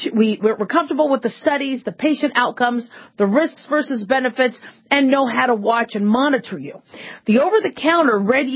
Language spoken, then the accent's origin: English; Phoenix, Arizona, United States; You know, I grew up in Phoenix, Arizona, and so we were talking about that 30 some years ago.